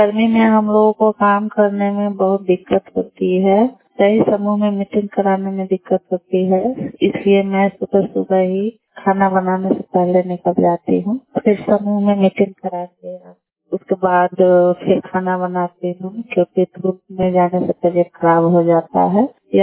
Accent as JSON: {"language": "Hindi", "town": "Gudmiya", "region": "Bihar", "country": "India", "said": "मैं गुड़मिया पंचायत की निवासी हूँ।"}